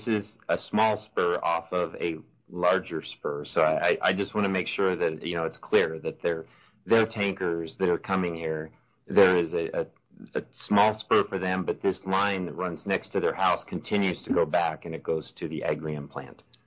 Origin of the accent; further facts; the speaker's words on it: Finley, United States; I'm from Finley, so I'm born and raised.